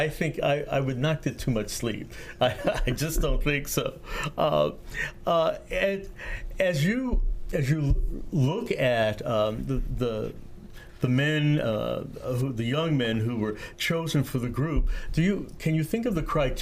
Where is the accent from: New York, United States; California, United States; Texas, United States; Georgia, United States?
New York, United States; Brooklyn; the language that is totally foreign to me growing up in Brooklyn, New York